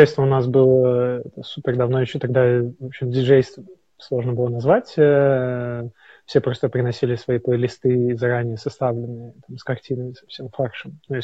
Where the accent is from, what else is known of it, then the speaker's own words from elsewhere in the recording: Minsk, Belarus; Я из Минска.